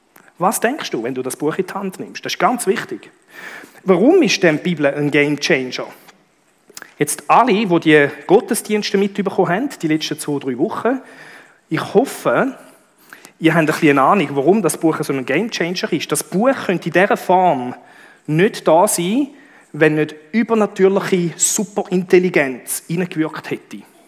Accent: Switzerland; Ich war ja nicht beteiligt als Schweizer.

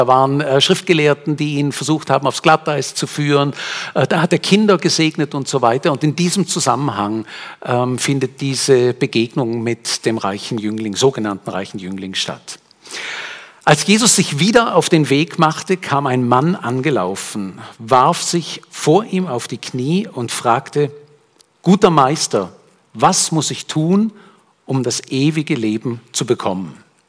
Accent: Switzerland; dass unter den ersten reichsten Nationen wir als Schweizer sind

